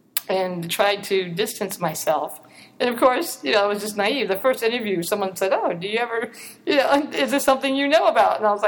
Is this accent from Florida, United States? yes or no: yes; Miami, Florida, United States; I grew up in Florida